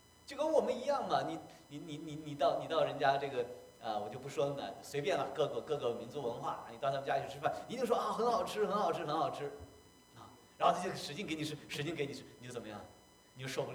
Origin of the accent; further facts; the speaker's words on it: China; moved away as an adult; now in United States; 我中国人是最会做饭的。我记得刚来美国的时候，啊，刚来美国的时候呢，那时候90年代嘛